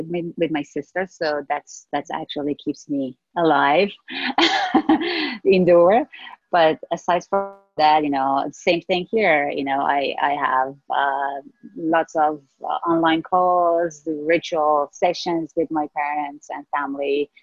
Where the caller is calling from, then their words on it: Vancouver, British Columbia, Canada; Vancouver.